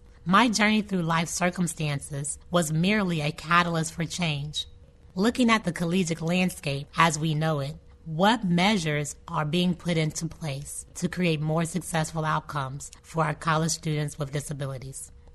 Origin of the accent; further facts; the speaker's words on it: Columbus, Ohio, United States; After graduating, I returned to my hometown of Columbus, Ohio